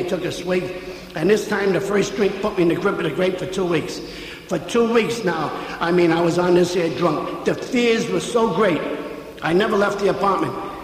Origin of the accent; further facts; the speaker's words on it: Yorkville, New York, United States; Now, I live in 86th Street, and I'm born and raised in Yorkville, and on St. Patrick's Day, just generations of Yorkvilleites come back